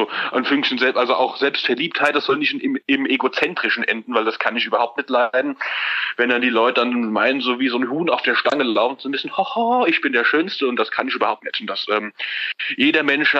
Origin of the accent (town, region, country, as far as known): Hesse, Germany; accent: Central Hessian